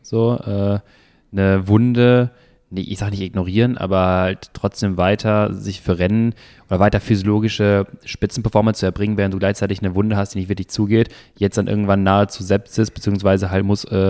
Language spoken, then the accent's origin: German; North Rhine-Westphalia, Germany; bei uns im Sauerland